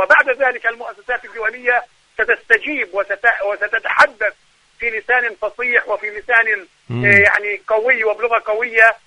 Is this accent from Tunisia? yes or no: no; Palestine; يعني بصراحة يعني كفلسطينيين نحن نقول يعني حراكنا لوحدنا لا يكفي